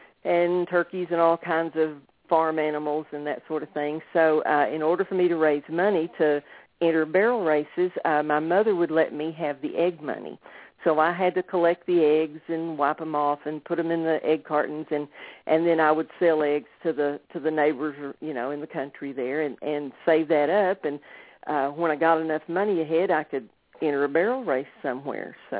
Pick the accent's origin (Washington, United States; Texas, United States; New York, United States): Texas, United States; also born or lived in Amarillo / Big Spring; now in Abilene, United States; Well, I was born in Amarillo, and then when I was about three, we moved down to Big Spring, Texas, which is further west Texas than where we live now in Abilene. And we bought a place out in Glasscock County a few years later and moved out there, and that's where I grew up